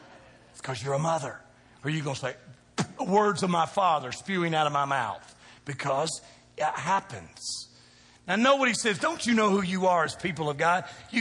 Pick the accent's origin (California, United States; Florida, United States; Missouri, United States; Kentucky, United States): Kentucky, United States; I'm a boy from Kentucky who wears boots, who likes stuff fried.